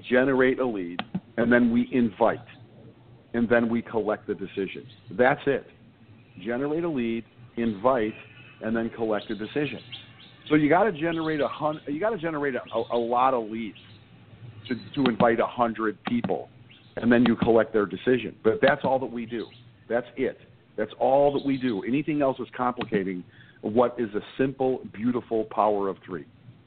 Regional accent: Chicago, Illinois, United States; I'm from Chicago. I'm from the Southwest

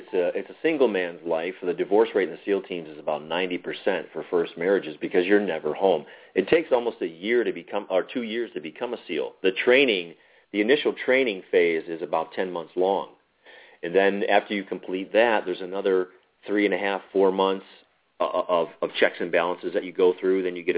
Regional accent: Cleveland, Ohio, United States; also born or lived in Minerva; I was born and raised in the Cleveland, Ohio area. For a short time, I lived in the Alliance area, actually a little town called Minerva on a bunch of acres that I miss, like, every day.

